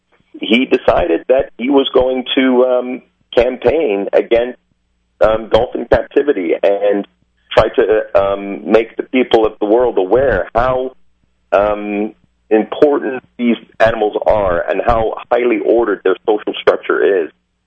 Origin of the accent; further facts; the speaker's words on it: Canada; You know, I'm Canadian.